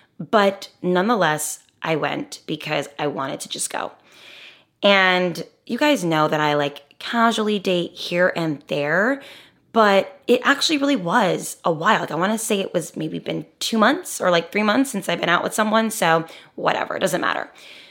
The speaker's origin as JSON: {"language": "English", "region": "New Jersey", "country": "United States", "said": "I am from New Jersey. I am a New Jersey driver."}